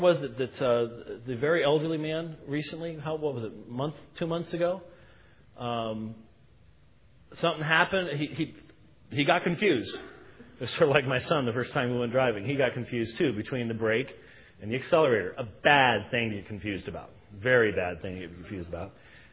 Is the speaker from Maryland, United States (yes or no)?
no; Minneapolis, Minnesota, United States; born there; I was born in Minneapolis, so it sort of tells my background.